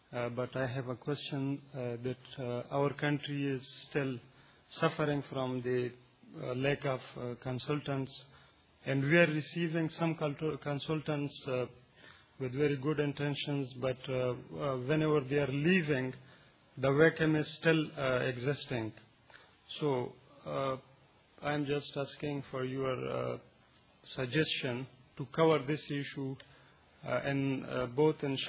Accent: Afghanistan; English is a second language; from Afghanistan.

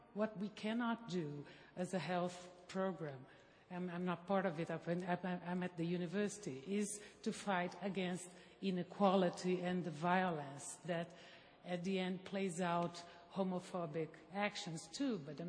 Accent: Brazil; from Brazil.

